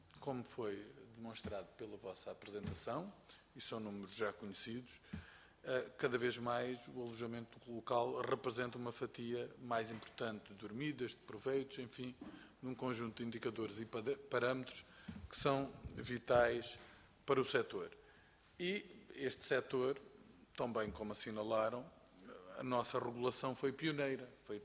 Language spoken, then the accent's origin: Portuguese; Algarve, Portugal; eu sou do Algarve